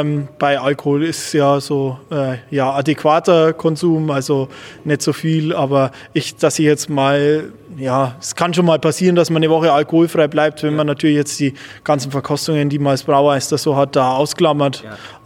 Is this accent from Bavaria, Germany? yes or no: yes; Bavaria, Germany; now in Stralsund, Germany; Ich komme aus der Oberpfalz, ja. Genau, und bin jetzt mittlerweile schon seit 5 Jahren hier oben in Stralsund und ja, auch außerhalb von Bayern kann man es ganz gut aushalten.